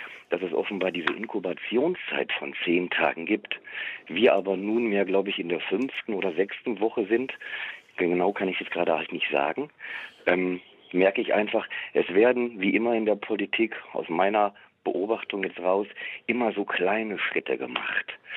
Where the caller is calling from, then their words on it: Gelsenkirchen, North Rhine-Westphalia, Germany; Ich komme aus Gelsenkirchen und habe festgestellt, dass es auch hier bei uns sehr, sehr unterschiedliche Regeln gibt